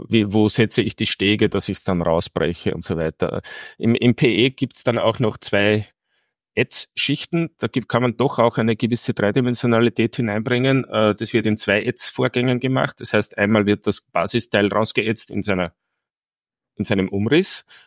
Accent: Austria; bei uns in Österreich.

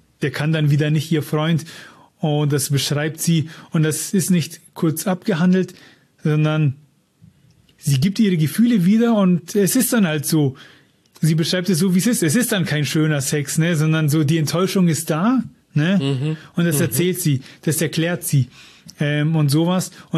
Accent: Germany; Das ist mir als Deutscher aufgefallen, dieser Stil, dass da wirklich so viele Bilder aneinandergereiht sind.

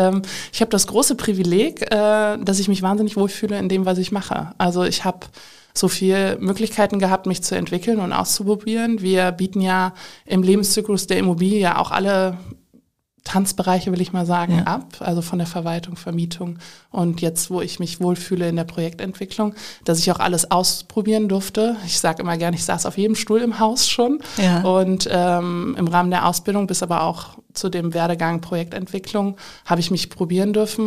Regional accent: Cologne, North Rhine-Westphalia, Germany; born there; ich als gebürtige Kölnerin meine Heimat zu sehr vermisse.

